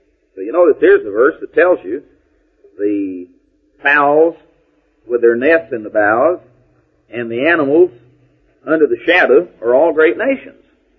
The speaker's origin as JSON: {"language": "English", "region": "Texas", "country": "United States", "said": "You know, I came from East Texas, and driving around down in Lufkin, you get used to those tall, tall, giant pine trees."}